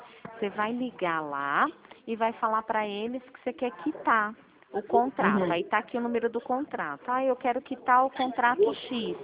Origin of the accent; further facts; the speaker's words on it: São Paulo, Brazil; Eu sou de São Paulo.